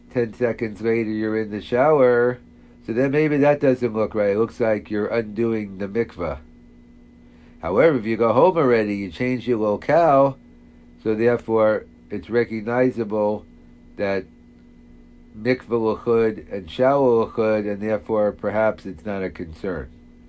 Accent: New York, United States; well, I know the practice since I'm a New Yorker.

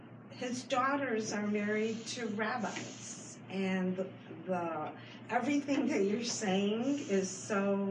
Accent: Chicago, Illinois, United States; I was raised in West Rogers Park.

